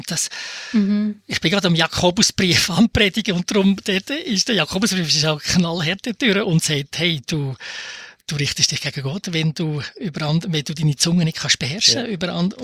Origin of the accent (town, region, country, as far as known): Switzerland